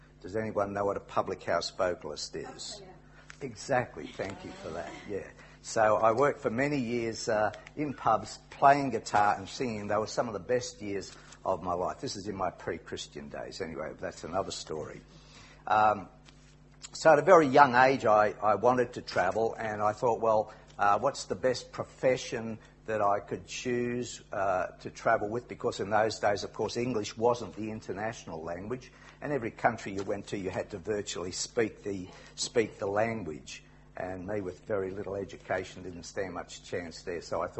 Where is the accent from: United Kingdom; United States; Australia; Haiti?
Australia; Wollongong, New South Wales; I'm from Wollongong in Australia.